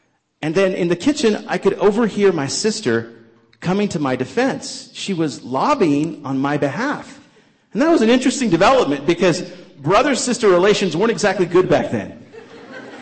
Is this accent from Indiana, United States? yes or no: no; New Mexico, United States; We finally arrived at headquarters at White Sands Missile Range, about 2 hours north of my hometown there in New Mexico.